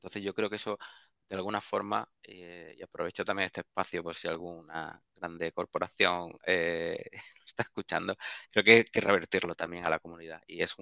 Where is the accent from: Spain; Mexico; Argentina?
Spain; Seville, Andalusia; moved away as an adult; now in Madrid, Spain; yo soy de Sevilla, llevo viviendo en Madrid también, no sé, 12, 13 años, como mucho hemos tenido que emigrar por temas laborales.